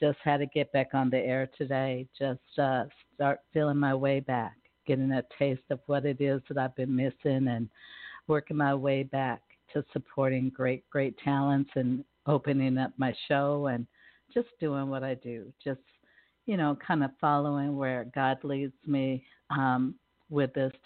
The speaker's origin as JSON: {"language": "English", "town": "Seattle", "region": "Washington", "country": "United States", "tie": "born or raised there", "lives_now": "Las Vegas, United States", "said": "from here in Las Vegas, where now is what I call the place I live, to back in my hometown of Seattle, Washington"}